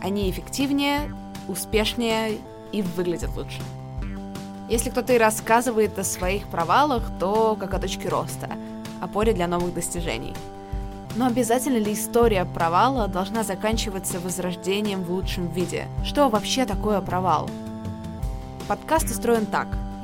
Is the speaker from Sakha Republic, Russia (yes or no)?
no; Saint Petersburg, Russia; Саша, как и я, из Питера